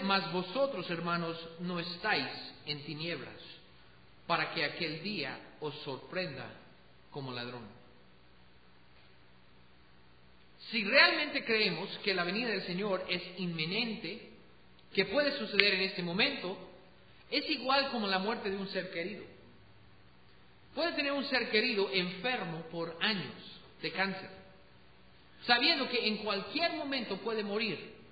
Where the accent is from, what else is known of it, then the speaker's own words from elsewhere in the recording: United States; Spanish is a second language; yo vengo de los Estados Unidos, y perdón, hermanos, pero yo voy a ser un poco duro en mis propios paisanos